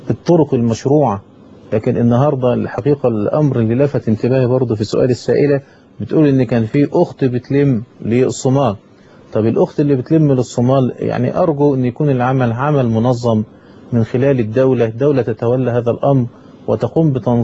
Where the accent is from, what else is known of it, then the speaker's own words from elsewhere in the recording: Egypt; وبخاصة أن عندنا في مصر من يشكون العوز والحاجة والفقر